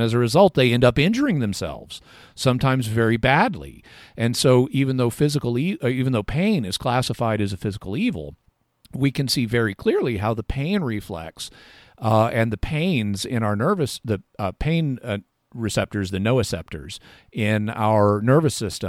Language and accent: English; the South, United States; And growing up in the South, every summer, all poison ivy had to do was look at me